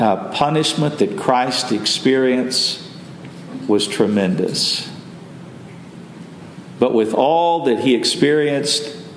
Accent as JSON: {"language": "English", "region": "Texas", "country": "United States", "tie": "born or raised there", "said": "I grew up in West Texas and we had mesquite trees."}